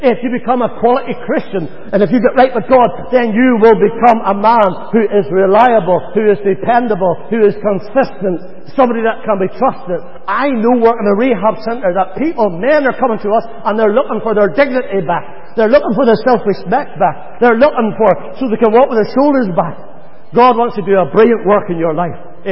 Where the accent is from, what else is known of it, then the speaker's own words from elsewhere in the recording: Ballymena, Northern Ireland, United Kingdom; As a kid growing up in Northern Ireland